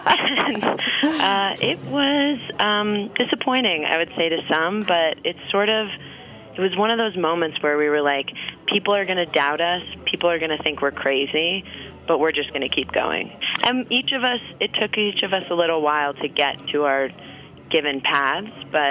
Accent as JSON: {"language": "English", "town": "New York City", "region": "New York", "country": "United States", "tie": "born or raised there", "said": "I grew up on the Upper East Side."}